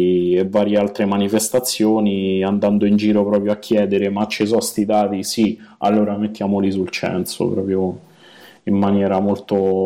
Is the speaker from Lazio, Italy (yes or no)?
yes; Lazio, Italy; accent: Romanesco; c'ho un terribile accento romanesco che non se ne va più via, e quindi mi dovete tenere così.